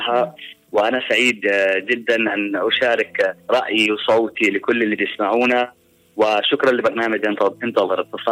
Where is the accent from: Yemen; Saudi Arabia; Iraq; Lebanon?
Yemen; بلدنا اليمن بلد بكر.